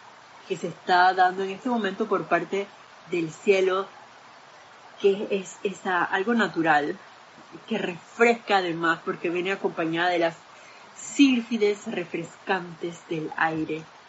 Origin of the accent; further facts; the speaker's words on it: Panama; Yo también soy de aquí de Panamá.